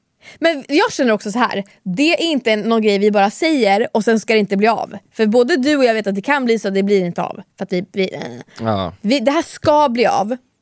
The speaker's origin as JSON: {"language": "Swedish", "town": "Jönköping", "region": "Jönköping County", "country": "Sweden", "said": "Jag kommer från Jönköping och vi är skitmånga här som lyssnar."}